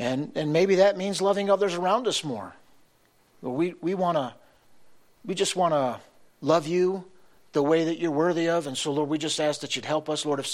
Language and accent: English; Valentine, Nebraska, United States; Of course, we're from Valentine, Nebraska.